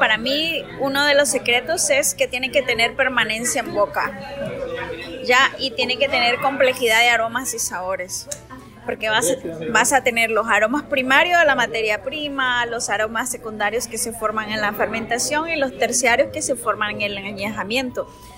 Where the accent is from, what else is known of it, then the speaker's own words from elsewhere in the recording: Nicaragua; moved away as an adult; now in Guatemala; Soy nicaragüense y me casé con un guatemalteco, por eso me fui a vivir a Guatemala.